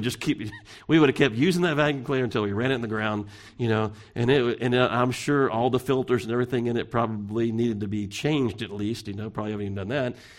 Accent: Pasadena, Texas, United States; born there; You know, I was born in Pasadena, so I'm not far, not California, but Texas. Born pretty close by, you know, so I'm not too far away.

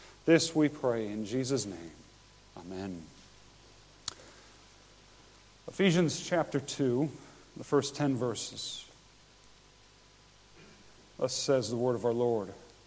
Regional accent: Buffalo, New York, United States; now in Toledo, Spain; I'm from Buffalo, New York. My wife is from Vinnytsia, Ukraine. I went to seminary and my sending church is in South Carolina and we're serving in Toledo, Spain.

